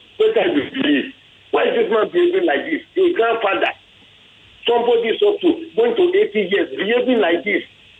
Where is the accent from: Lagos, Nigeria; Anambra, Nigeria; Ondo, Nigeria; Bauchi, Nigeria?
Lagos, Nigeria; Badagry; from Badagry